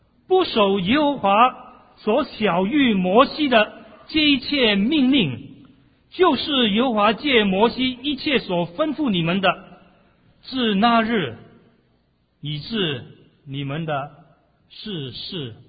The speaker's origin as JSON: {"language": "Chinese", "country": "Hong Kong", "tie": "born or raised there", "lives_now": "United States", "said": "在我长大的时候，在香港，每过年的时候，我们总是会穿新的衣服"}